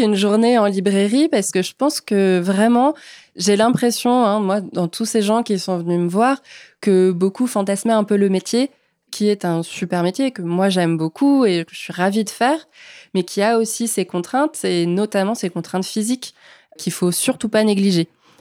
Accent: Grand Est, France; moi, j'ai grandi en Alsace, donc j'ai grandi avec Tommy Ungerer.

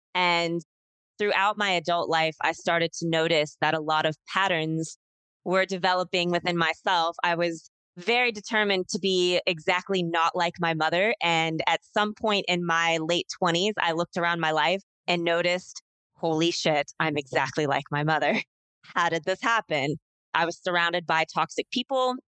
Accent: Midwest, United States; So I grew up in the Midwest in the States. I grew up in a very rural area, and my life was a bit toxic.

